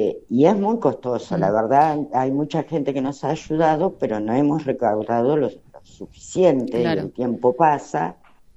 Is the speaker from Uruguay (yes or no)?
no; Argentina; nosotros, como muchos argentinos, somos de escasos recursos.